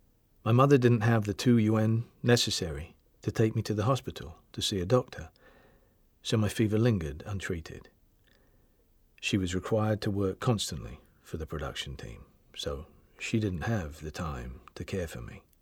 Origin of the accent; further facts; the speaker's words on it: Dongxigu, Shandong, China; I'm from Shandong Province, China. I lived in a small village of less than 500 people called Dongxigu on the banks of a small river.